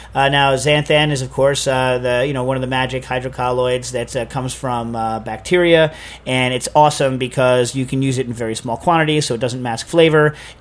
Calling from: Seoul, South Korea; from Seoul, Korea.

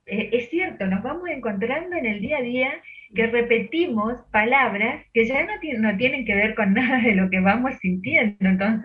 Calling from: Carmen de Areco, Buenos Aires Province, Argentina; desde Carmen de Areco.

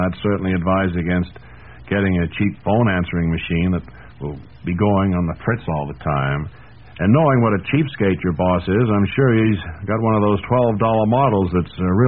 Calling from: New York City, New York, United States; I'm in New York City. I'm calling from New York City.

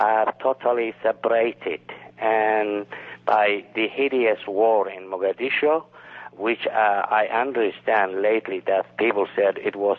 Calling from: Boston, Massachusetts, United States; I'm calling from Boston.

